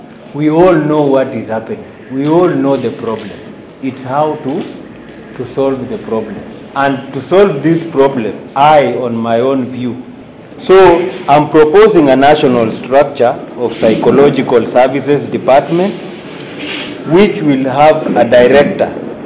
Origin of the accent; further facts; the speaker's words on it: Nandi County, Kenya; English is a second language; I come from Nandi County, just at the border of Vihiga and Kisumu County.